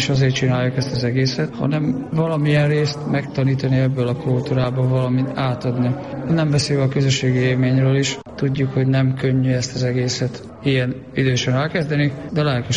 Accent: Vas, Hungary; Mi vasiak vagyunk. Mivel Vas megyében van ez a képzés

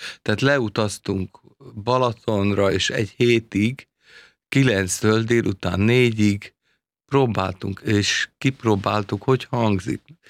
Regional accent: Kaposvár, Somogy, Hungary; born there; Én Kaposváron születtem, ott 8 évig hegedülni tanultam, ahogy a gyereknek illik.

